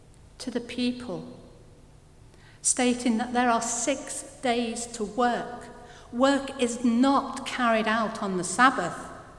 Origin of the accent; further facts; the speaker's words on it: Manchester, North West England, United Kingdom; I come from Manchester. There was a place called Hume. It was full of flats, tall, high-rise flats, surrounded by acres of green